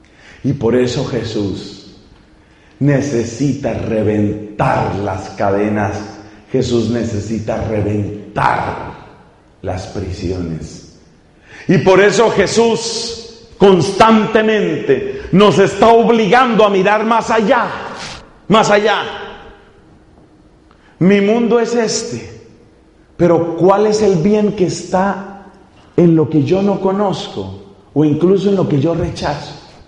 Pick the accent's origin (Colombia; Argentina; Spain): Colombia; ¿qué tal si tú no te encierras en que eres irlandés y yo no me encierro en que soy colombiano?